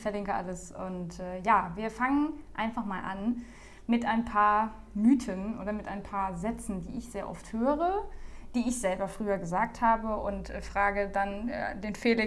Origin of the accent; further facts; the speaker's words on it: Mainz, Rhineland-Palatinate, Germany; wir kommen beide aus Mainz